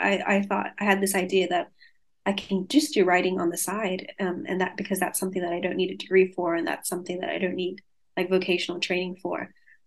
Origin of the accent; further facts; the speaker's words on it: Sydney, New South Wales, Australia; a lot of the Vietnamese people growing up in Sydney